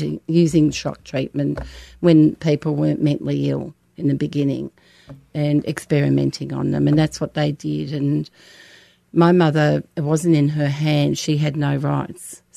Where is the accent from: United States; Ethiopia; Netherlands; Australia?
Australia; St Kilda, Victoria; she went and got the St Kilda Town Hall, because we're all from St Kilda